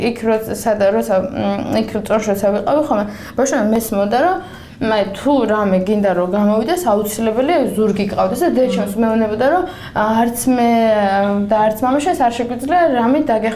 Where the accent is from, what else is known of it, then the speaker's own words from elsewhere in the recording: Tsnori, Kakheti, Georgia; მოკლედ 91 წელს დავიბადე და გავიზარდე პრინციპში ძირთადად წნორში. ეს არის დიაშერი ქალაქის სტატუსის მატარებელი ჩვენი დასახლება, მაგრამ არაფერი არ გამორჩა შუალობრივ სოფლისგან. იქ დავიბადე, იქ ცხოვრობდით და მთელი ჩემი ბავშვობა იყო